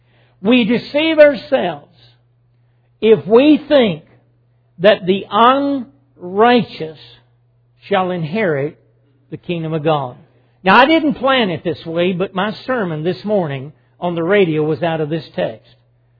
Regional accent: Tennessee, United States; I've done several family funerals, several, back in my home state of Tennessee.

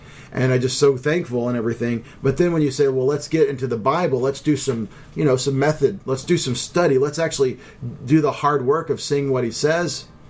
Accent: Texas, United States; And I grew up in Texas. And there's a lot of people down in Texas

